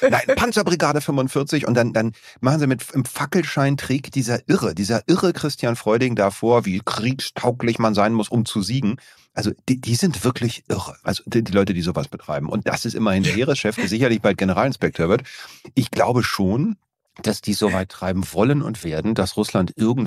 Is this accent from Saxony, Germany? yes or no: no; Berlin, Germany; Ich bin in Berlin damals aufgewachsen und überall standen dann Atomraketen auf beiden Seiten